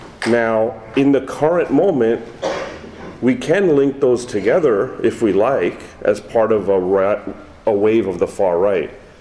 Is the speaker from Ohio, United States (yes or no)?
yes; Ohio, United States; I'm from Ohio.